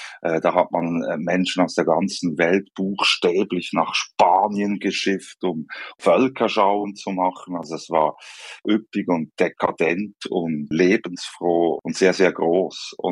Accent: Bern, Switzerland; ich komme überhaupt nicht aus dem katholischen Kulturkreis. Ich komme aus dem Rückzugsgebiet der Reformation, dem Berner Oberland.

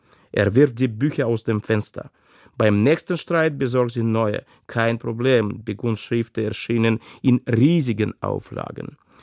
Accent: Minsk, Belarus; now in Germany; In letzter Zeit muss ich immer wieder an eine Geschichte aus meiner Heimatstadt Minsk denken.

